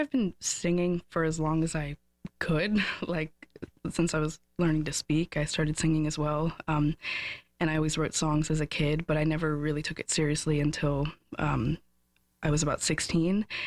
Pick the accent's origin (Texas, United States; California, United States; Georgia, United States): Georgia, United States; Atlanta; And I'm from Atlanta, Georgia, and I moved to Kingston about 3 years ago.